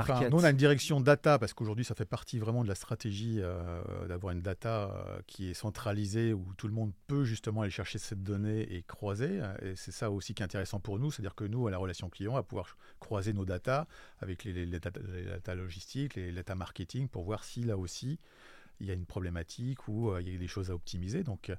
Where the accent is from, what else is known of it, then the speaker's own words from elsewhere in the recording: Paris, Île-de-France, France; Je suis parisien